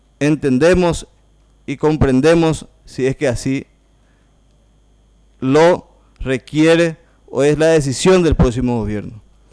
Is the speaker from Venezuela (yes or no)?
no; Paraguay; y si es el éxito, vamos a aplaudir como paraguayos.